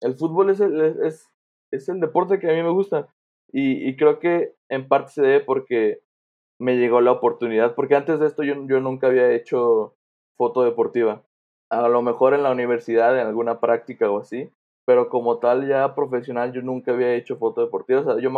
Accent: Michoacán, Mexico; moved away as an adult; now in Guadalajara, Mexico; yo me vengo a vivir a Guadalajara, porque yo no soy de Guadalajara, yo soy de Michoacán.

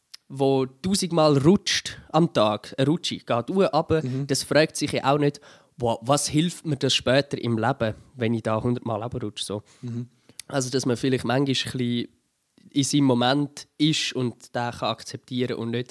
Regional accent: Zurich, Switzerland; born there; accent: Zurich German; Ich rede ja Zürichdeutsch. Nein, ich bin ja gebürtiger Zürcher

